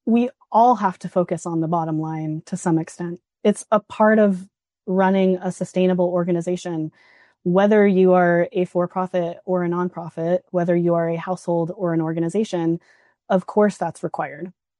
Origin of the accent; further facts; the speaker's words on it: Houston, Texas, United States; I grew up mostly in Houston, walking distance from NASA with literal rocket scientists and astronauts, touring the Johnson Space Center